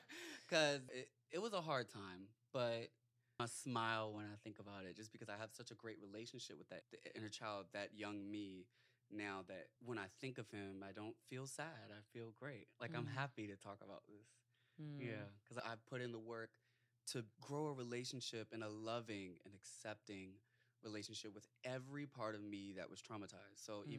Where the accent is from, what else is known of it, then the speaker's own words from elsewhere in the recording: Virginia, United States; So I'm from Southern Virginia, and my family's really Southern.